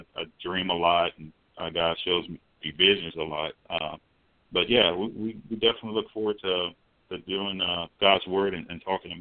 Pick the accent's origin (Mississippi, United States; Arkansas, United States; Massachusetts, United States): Arkansas, United States; Little Rock; I'm from Little Rock, Arkansas.